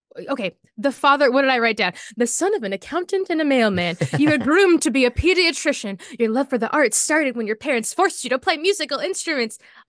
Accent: Las Vegas, Nevada, United States; I'm from Vegas, so all we got is casinos.

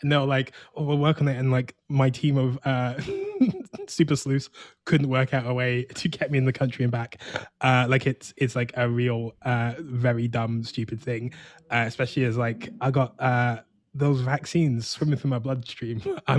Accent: United Kingdom; now in United States; regardless, I'm British, I'm on the visa, which means ever since Uncle DT put like a proclamation in place, I can't leave the country

